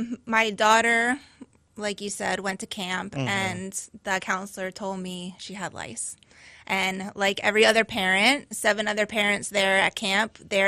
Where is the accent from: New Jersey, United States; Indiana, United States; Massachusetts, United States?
New Jersey, United States; moved away as an adult; also born or lived in California; So when I was 18, I decided I wanted to live in California. I'm originally from New Jersey.